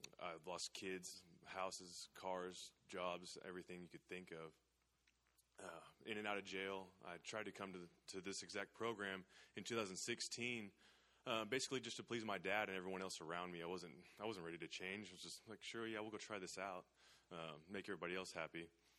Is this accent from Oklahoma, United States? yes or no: yes; Tulsa, Oklahoma, United States; also born or lived in Orange County; I'm 29 years old, pretty much from Tulsa. I was born in California, in a little town in Orange County, but I've lived in Tulsa for 25 years.